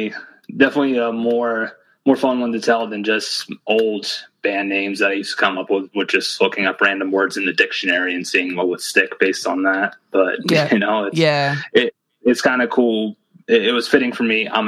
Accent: Pennsylvania, United States; also born or lived in New York; So I was born in New York. I still got a good amount of family in New York, but I spent most of my life growing up in Eastern Pennsylvania.

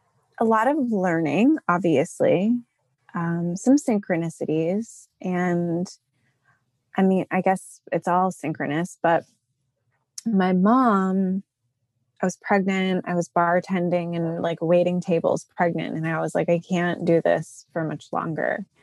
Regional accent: Massachusetts, United States; moved away; also born or lived in Hawaii; I'm originally from Massachusetts.

